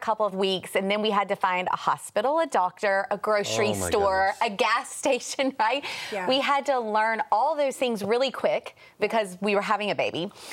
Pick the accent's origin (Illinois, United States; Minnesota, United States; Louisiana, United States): Louisiana, United States; now in Cleveland, United States; He's originally from Texas. I'm from Northwest Louisiana, so he just tells me to say I'm from Texas because it's really close. So we moved to Cleveland, Ohio